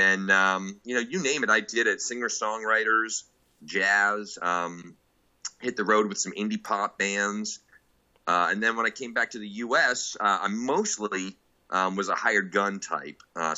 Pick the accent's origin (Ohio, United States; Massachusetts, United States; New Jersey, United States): Massachusetts, United States; Amherst; also born or lived in Philadelphia; So I come from Amherst, Massachusetts, as well as Philadelphia, Pennsylvania. So I grew up in both places.